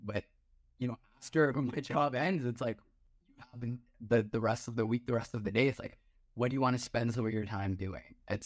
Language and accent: English; Texas, United States; growing up in America and Texas, like in Texas, like, you know, you take a bus 4 hours down, you're still in Texas, right?